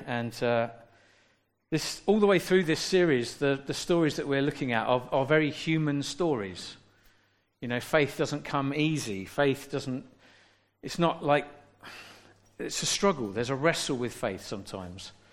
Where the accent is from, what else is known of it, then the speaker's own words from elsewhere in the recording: London, United Kingdom; I mean, I grew up in South London.